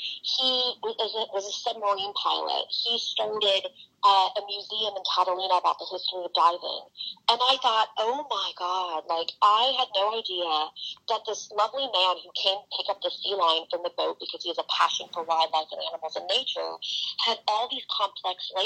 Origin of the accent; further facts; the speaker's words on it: Poland; I grew up in Poland. I'm Catholic. I'm Roman Catholic.